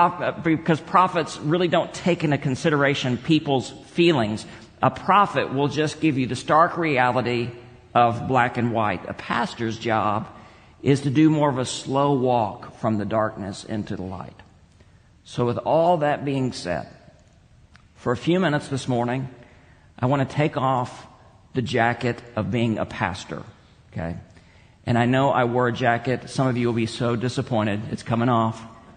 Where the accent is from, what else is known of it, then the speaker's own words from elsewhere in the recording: Texas, United States; By the way, I grew up in West Texas, and I've confessed to you my own racist tendencies before.